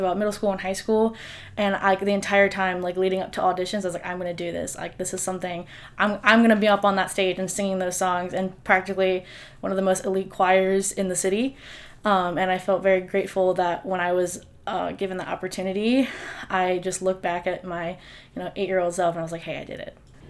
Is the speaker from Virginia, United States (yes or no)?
yes; Virginia Beach, Virginia, United States; We had academies where I'm from Virginia Beach, and each high school had like a specific academy.